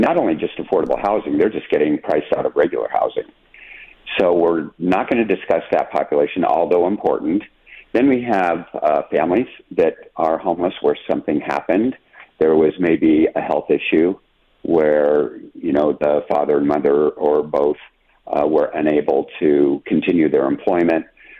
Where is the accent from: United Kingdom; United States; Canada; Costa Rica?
United States; Phoenix, Arizona; also born or lived in Tucson; I grew up here in Arizona. I was born in Tucson at TMC and really went to grade school and high school in Phoenix.